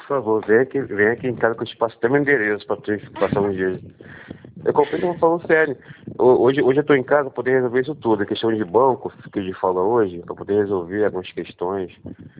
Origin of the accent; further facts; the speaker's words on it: Rio de Janeiro, Brazil; Eu moro aqui, já fui criado aqui. Né? Eu sou carioca da gema mesmo